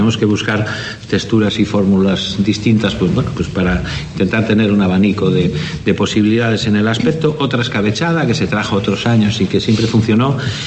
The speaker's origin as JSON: {"language": "Spanish", "town": "Tapia de Casariego", "region": "Asturias", "country": "Spain", "said": "que somos de Tapia de Casariego, concejo vecino, pero bien llevado y bien avenido"}